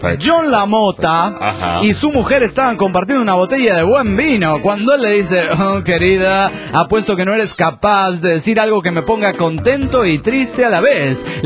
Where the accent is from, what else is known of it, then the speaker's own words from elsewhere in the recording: Oaxaca, Mexico; del Valle de Oaxaca, México.